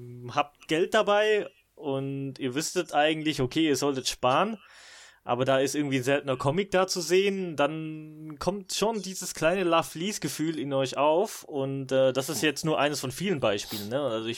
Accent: Baden-Württemberg, Germany; Und halt als Schwabe kann ich mich halt erstens so damit ein bisschen identifizieren.

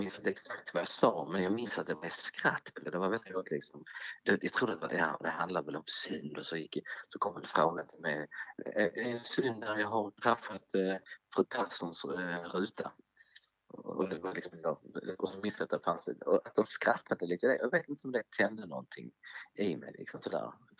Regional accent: Lomma, Skåne, Sweden; now in Netherlands; Men Lomma är det från början. Och sen ja, det var där jag växte upp. En liten stad, eller en stad är väl för mycket sagt en by.

